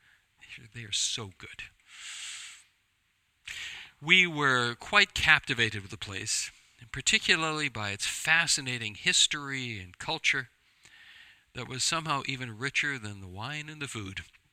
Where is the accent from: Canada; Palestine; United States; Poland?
Canada; British Columbia; the geography reminded me of my early years growing up in the Okanagan Valley.